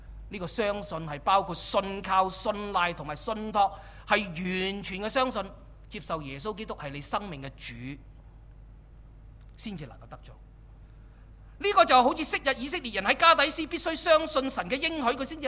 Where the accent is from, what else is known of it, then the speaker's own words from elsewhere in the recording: Hong Kong; 我们香港人说执输行头啊